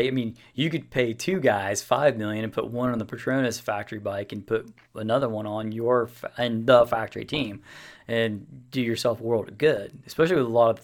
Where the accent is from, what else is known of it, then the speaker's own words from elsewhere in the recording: United States; But I'm an American and I'm biased.